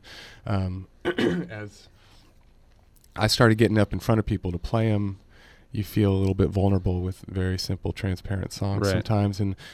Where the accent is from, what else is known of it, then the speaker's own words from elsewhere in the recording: Austin, Texas, United States; I'm from Austin, Texas, originally, which not a whole lot of folks are actually from Austin.